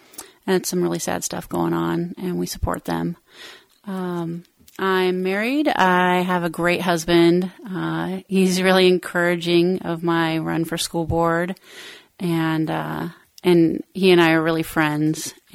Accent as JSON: {"language": "English", "region": "Nevada", "country": "United States", "lives_now": "Idaho, United States", "said": "I hail from Southern Nevada, which is pretty similar to Idaho, and I come from a small town and really close to family."}